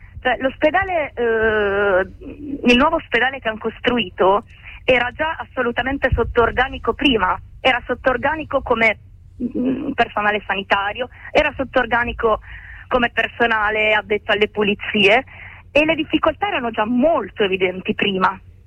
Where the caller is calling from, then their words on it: Carrara, Tuscany, Italy; Siamo da Carrara